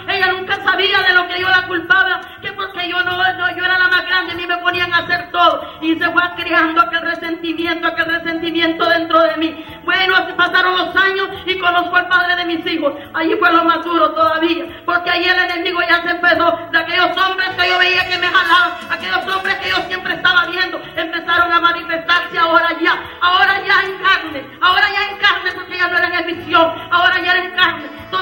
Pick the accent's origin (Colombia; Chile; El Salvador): El Salvador; moved away as an adult; Aleluya, soy del Salvador, bendito sea su nombre para siempre, aleluya. Y me crié allá por una isla